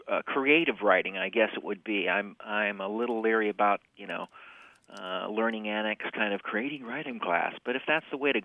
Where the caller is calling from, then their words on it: San Diego, California, United States; I'm calling from San Diego.